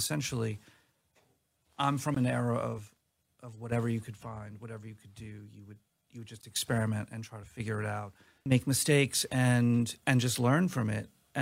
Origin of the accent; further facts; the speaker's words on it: New York, United States; So I'm from New York. I grew up, graffiti was already, like, you know, a part of the city.